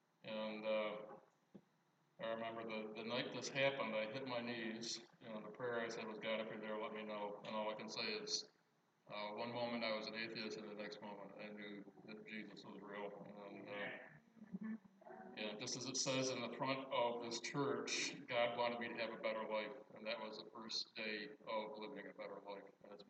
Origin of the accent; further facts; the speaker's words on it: East Lansing, Michigan, United States; I'm from a family that were original settlers of this town, but I was born and raised in East Lansing, Michigan.